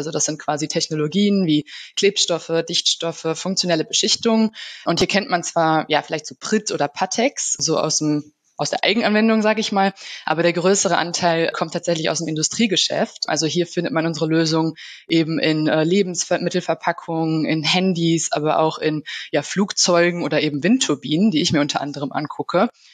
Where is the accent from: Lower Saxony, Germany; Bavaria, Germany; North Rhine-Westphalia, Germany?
North Rhine-Westphalia, Germany; Düsseldorf; Ich komme aus Düsseldorf. Ich bin 28 Jahre